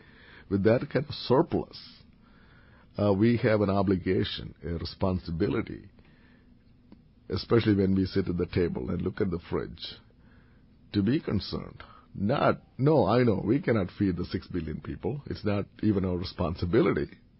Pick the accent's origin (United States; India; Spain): India; Kerala; English is a second language; if Kerala, my home state, is a model for India, it's very highly unlikely that a dictator will emerge.